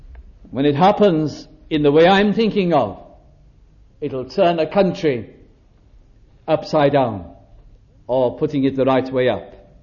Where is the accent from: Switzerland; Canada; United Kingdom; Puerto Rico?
United Kingdom; Wales; as we normally do as Welsh people when we've got something important to say.